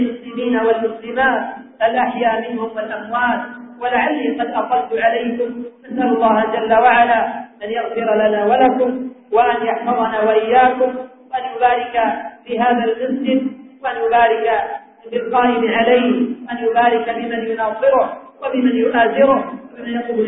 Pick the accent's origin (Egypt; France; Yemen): Yemen; اللهم احفظ بلادنا اليمن